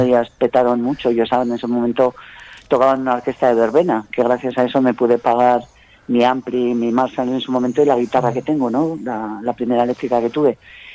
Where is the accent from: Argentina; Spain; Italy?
Spain; Pamplona, Navarre; born there; Mis padres vinieron de Jaén. Nosotros somos nacidos en Pamplona